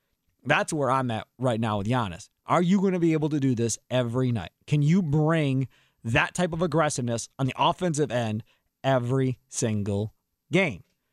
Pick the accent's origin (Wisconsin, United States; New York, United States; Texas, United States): Wisconsin, United States; Kenosha; When I was growing up in Kenosha, filled with Chicago fans everywhere.